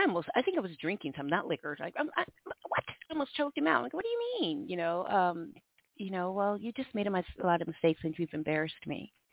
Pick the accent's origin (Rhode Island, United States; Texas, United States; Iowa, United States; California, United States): Iowa, United States; And we're from Iowa, so my mom helped me make this farm.